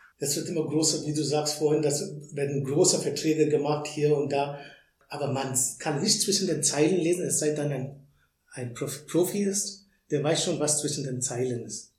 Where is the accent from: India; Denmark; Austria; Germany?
India; German is a second language; Aus der Großstadt, wo ich komme, aus Indien